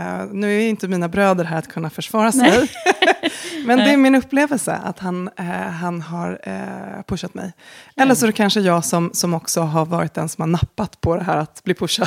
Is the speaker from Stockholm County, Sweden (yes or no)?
yes; Stockholm, Stockholm County, Sweden; born there; Jag är född i Stockholm.